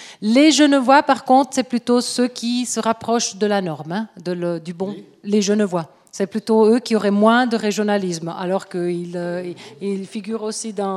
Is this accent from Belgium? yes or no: no; Aosta Valley, Italy; French is a second language; now in Switzerland; je suis valdôtaine d'origine, j'ai appris le français comme L2, même si c'est une région bilingue, c'est un français L2, mais j'ai appris un français, le français de Paris.